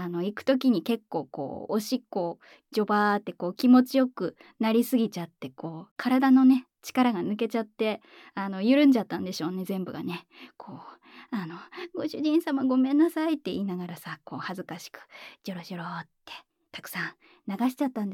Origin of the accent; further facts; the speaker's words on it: Kyoto, Japan; 深海生まれ京都育ち、声優として活動させていただいております、